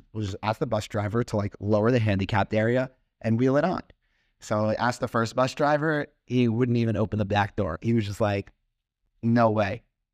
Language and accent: English; Fort Lee, New Jersey, United States; born there; Yeah, I was born in Fort Lee.